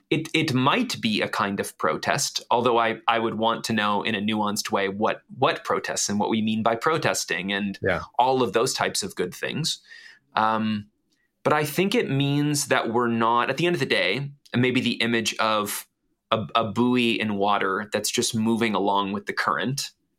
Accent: Canada; especially as a Canadian

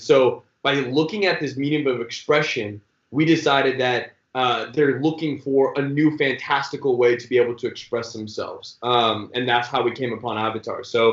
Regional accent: California, United States; I mean, when you're born and raised in the Bay, like, I mean, you learn how to speak and then you learn how to code, right?

